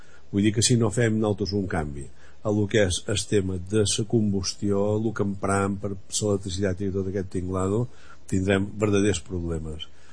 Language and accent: Catalan; Balearic Islands, Spain; jo com a resident de Mó o com a menorquí no ho veig malament